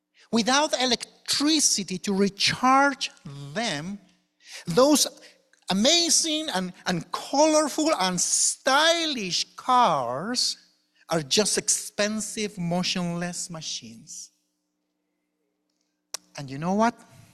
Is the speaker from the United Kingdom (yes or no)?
no; Chile; English is a second language; I'm originally from Chile, as was stated